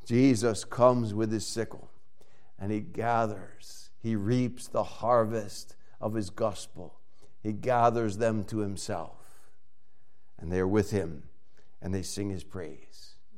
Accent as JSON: {"language": "English", "region": "the South", "country": "United States", "tie": "born or raised there", "said": "and I grew up in the South when I was paddled in school, and we prayed in school and stuff like"}